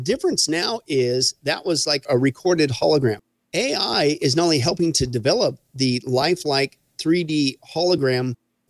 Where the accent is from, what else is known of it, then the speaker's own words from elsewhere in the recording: Las Vegas, Nevada, United States; Of course, I'm from Vegas, right? Vegas is all about entertainment, pushing the envelope on new technologies, new ways to entertain people.